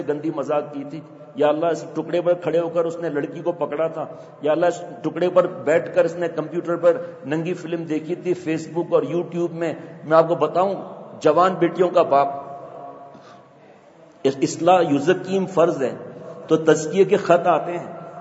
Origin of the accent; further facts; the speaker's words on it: Tharparkar, Sindh, Pakistan; ہم گاؤں کے رہنے والے ہیں, پاکستان میں گاؤں کے رہنے والے ہیں, رنگ کچھ کے رہنے والے ہیں, تھر پار کر کے.